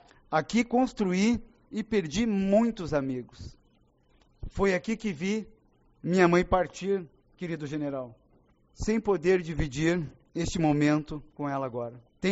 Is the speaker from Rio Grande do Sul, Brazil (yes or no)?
yes; Canoas, Rio Grande do Sul, Brazil; born there; Nasci em Canoas, como já mencionado, mas aqui cresci um pouco, né, vereador? Vivo